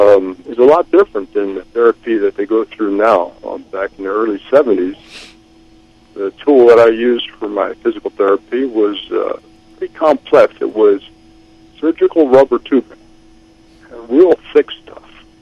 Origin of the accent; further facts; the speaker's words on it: Detroit, Michigan, United States; But I went home to my home state of Michigan, the Detroit area